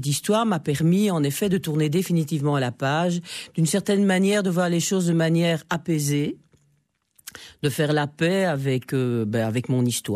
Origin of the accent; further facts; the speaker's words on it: Charleroi, Wallonia, Belgium; born there; Je suis née à Charleroi, quoi que je veuille ou désire. Cette ville m'appartient et j'appartiens à cette ville.